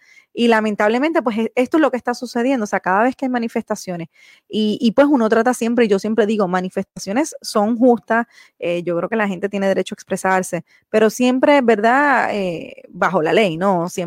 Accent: Colombia; como ciudadano, como residente aquí en Colombia, ¿verdad? Como colombiano

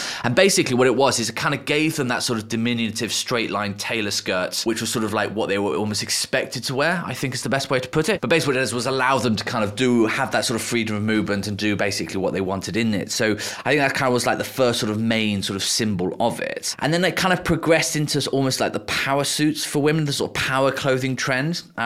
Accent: United Kingdom; speaking as a Brit

